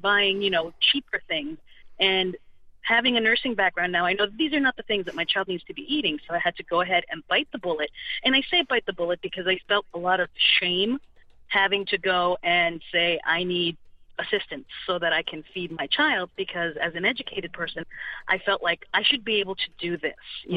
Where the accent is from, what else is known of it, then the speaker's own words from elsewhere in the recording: Boston, Massachusetts, United States; now in Braintree, United States; I moved to Braintree. I grew up in Dorchester, so I grew up in an urban area.